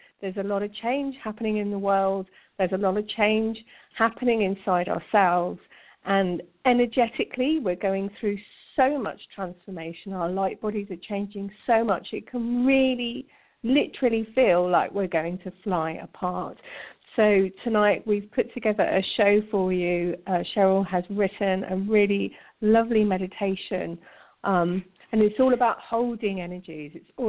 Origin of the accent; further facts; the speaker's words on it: United Kingdom; now in Denmark; I live in Denmark, and I'm a British citizen